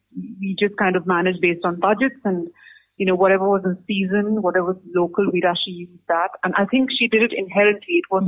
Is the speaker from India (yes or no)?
yes; Mumbai, Maharashtra, India; moved away as an adult; now in United Kingdom; I'm originally from Bombay. I was born there. I was brought up there. Yeah, Bombay girl. And my parents, of course, lived in India.